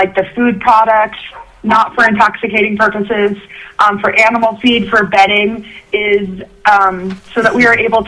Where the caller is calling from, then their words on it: Sterling, United States; I'm calling from Sterling, and I am a farmer. I also have a biology degree.